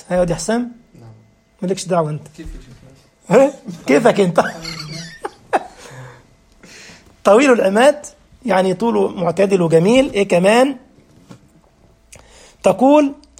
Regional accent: Upper Egypt, Egypt; انا صعيدي على فكره من وجه جبلي

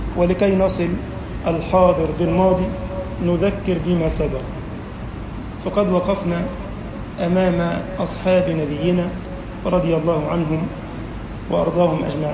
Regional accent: Egypt

